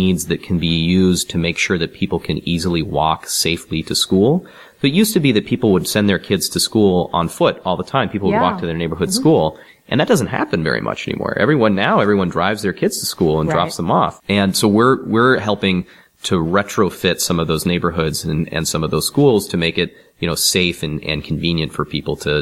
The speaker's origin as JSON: {"language": "English", "town": "San Diego", "region": "California", "country": "United States", "tie": "born or raised there", "said": "Yeah, I grew up in East County, San Diego. I went to Valhalla High School."}